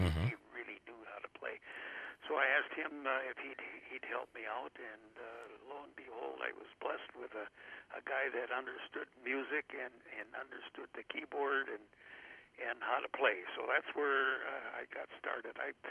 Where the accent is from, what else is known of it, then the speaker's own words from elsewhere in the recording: St. Paul, Minnesota, United States; I graduated grade school from St. Casimir. It was a Polish community on the east side of St. Paul.